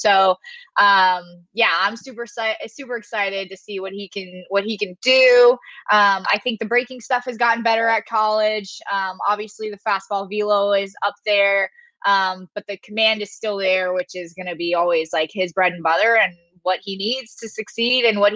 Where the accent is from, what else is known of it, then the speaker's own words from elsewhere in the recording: London, Ontario, Canada; I'm from London, Ontario, Canada. It is halfway between Detroit and Toronto.